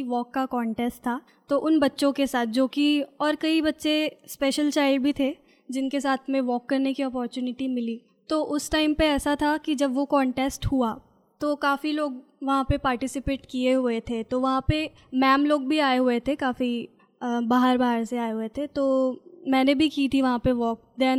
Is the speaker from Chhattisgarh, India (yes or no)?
yes; Chhattisgarh, India; मैं छत्तीसगढ़ की रहने वाली हूँ